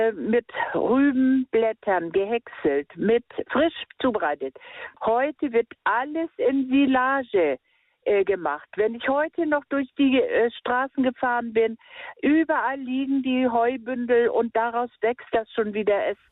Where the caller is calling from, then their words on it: Brunsbüttel, Schleswig-Holstein, Germany; ich komme aus Brunsbüttel. Ich bin schon reiferen Jahrgangs, das heißt, ich bin schon über 70, bin auf dem Lande groß geworden